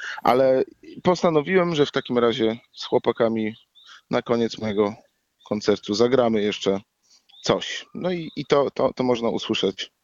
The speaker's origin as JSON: {"language": "Polish", "town": "Ostrołęka", "region": "Masovian Voivodeship", "country": "Poland", "tie": "born or raised there", "also_born_or_lived": "Dębica", "said": "ja się urodziłem w Dębicy, czyli jestem właściwie bliski dość Krakowa, ta Dębica, która jest między Tarnowem a Rzeszowem, a od dziecka mieszkałem w Ostrołęce"}